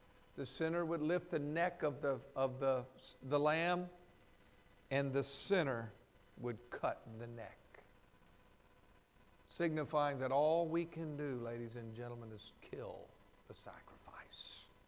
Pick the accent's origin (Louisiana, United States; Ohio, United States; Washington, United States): Louisiana, United States; And the people in the South have a tendency, me coming from Louisiana